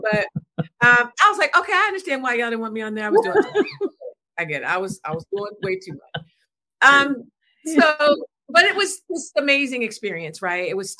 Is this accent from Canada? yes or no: no; Philadelphia, Pennsylvania, United States; I was born in Philadelphia at Lincoln Hospital in Philadelphia. My life, my roots, my heart is in Philly.